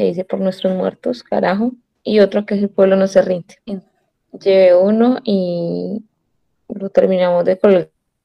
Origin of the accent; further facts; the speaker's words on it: La Cumbre, Valle del Cauca, Colombia; now in Cali, Colombia; Soy del Valle, pero no de Cali, soy de la Cumbre, Cumbre Valle. Pero vivo acá desde los 11 años.